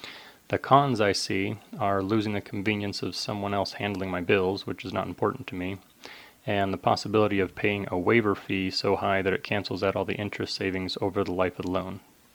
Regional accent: North Ogden, Utah, United States; I'm from North Ogden, Utah.

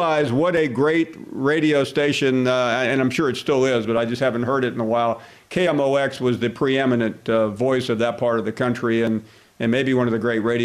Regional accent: Memphis, Tennessee, United States; I'm pretty sure I know who this is, considering I grew up in Memphis as a Cardinals fan.

